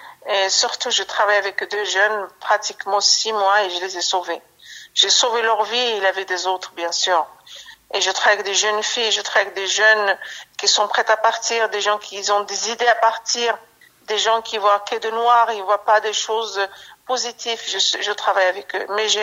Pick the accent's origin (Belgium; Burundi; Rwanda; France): France; D'abord, je suis citoyen, je suis française. Et mes origines marocaines, et l'islam, c'est personnel, c'est ma foi.